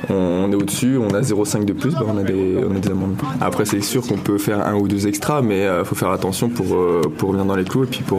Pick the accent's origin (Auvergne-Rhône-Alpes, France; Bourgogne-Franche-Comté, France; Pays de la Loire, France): Auvergne-Rhône-Alpes, France; Thonon-les-Bains; moi je suis rentré chez moi à Thonon-les-Bains avec ma famille